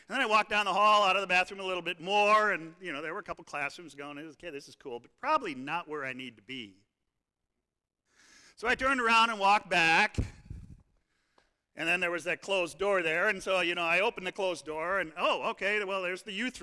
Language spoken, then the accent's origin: English; Philadelphia, Pennsylvania, United States; You know, I come from Philadelphia. I lived in Philadelphia for 18 years, taught at the Lutheran Seminary, still do.